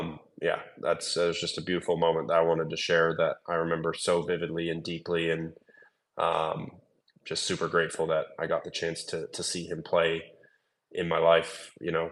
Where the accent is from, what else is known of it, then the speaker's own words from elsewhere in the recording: United States; as an American, I'm totally used to being around supporters of the other team